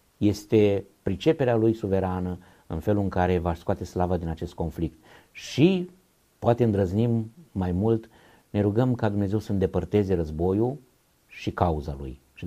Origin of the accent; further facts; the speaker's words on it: Romania; Din nou sunt mândru că sunt român.